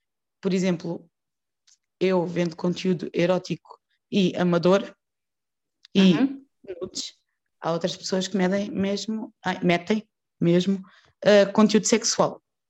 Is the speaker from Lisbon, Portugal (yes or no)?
yes; Ericeira, Lisbon, Portugal; also born or lived in Santarém; eu na altura estava a viver na Ericeira, porque eu saí de Santarém e fui para a minha terra, fui para a Ericeira.